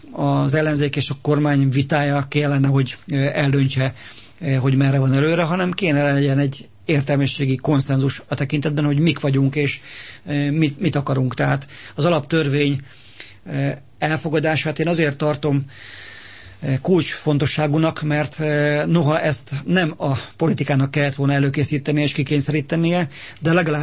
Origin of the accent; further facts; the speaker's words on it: Hungary; Tehát az, hogy mi európaiak vagyunk, az azt jelenti, hogy magyarok vagyunk, és ezen öntudatunkat, önazonosságunkat kell ápolni, illetve erősíteni